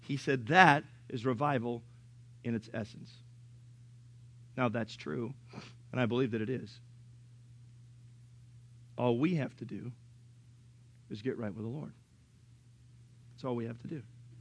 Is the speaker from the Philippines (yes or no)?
yes; Philippines; hey, I'm Filipino